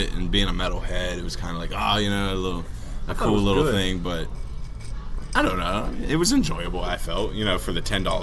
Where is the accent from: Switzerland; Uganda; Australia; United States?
United States; New England; I'm from New England. I won't drink nothing else.